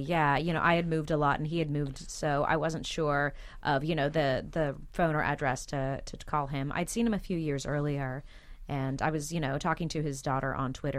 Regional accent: California, United States; And also, where we grew up in Southern California, being a child actor was a pretty common thing.

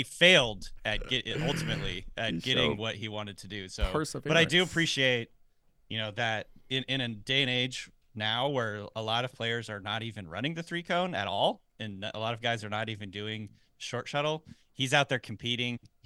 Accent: Washington, United States; Where I grew up in Washington, I don't know what they call them.

